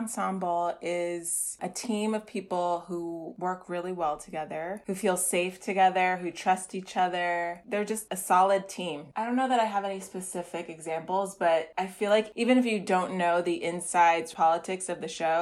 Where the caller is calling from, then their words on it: New York City, New York, United States; I'm calling from the Bronx in New York City.